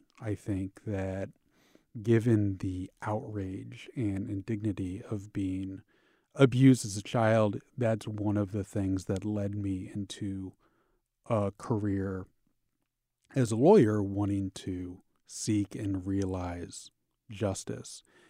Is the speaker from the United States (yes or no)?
yes; St. Louis, Missouri, United States; When I was growing up in St. Louis, in the fifth grade, we did a field trip to the old St. Louis courthouse that is in the shadow of the arch